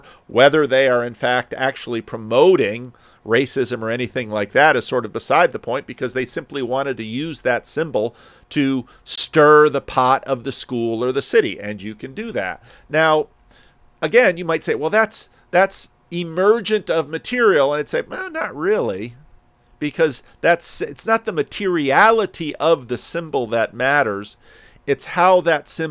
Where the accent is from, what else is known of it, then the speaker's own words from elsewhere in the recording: Barahona, Dominican Republic; Santo Domingo, and this is more Barahona in the Dominican Republic. And this is like the spirit of my hometown.